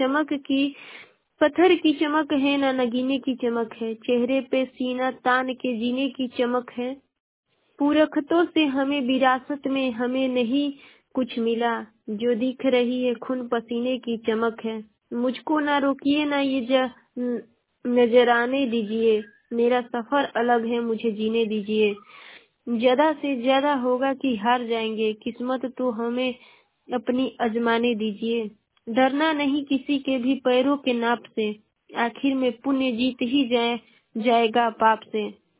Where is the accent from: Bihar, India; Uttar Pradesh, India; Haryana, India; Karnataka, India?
Uttar Pradesh, India; और मैं बलिया जिले की निवासी हूँ।